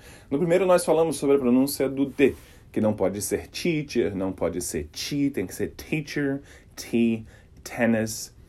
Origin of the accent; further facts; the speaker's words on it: Brasília, Federal District, Brazil; eu sou de Brasília